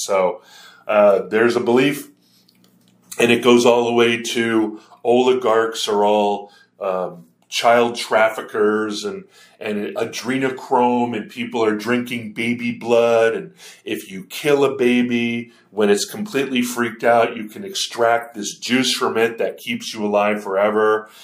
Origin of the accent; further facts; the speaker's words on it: Hawaii, United States; And I grew up in Hawaii, where we used to call people who were second to spirit or just gay or lesbian or whatever.